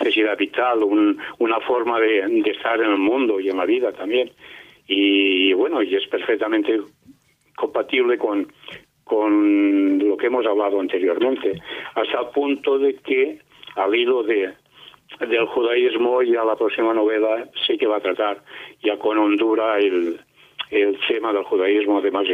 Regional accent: Catalonia, Spain; accent: Catalan; yo soy catalán, como sin duda se me nota.

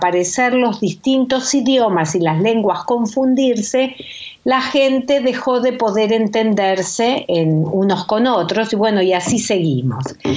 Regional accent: Buenos Aires, Argentina; born there; Yo nací en Argentina, en Buenos Aires, hija de ambos padres sobrevivientes de Auschwitz, mi papá de Polonia, mi mamá de Hungría

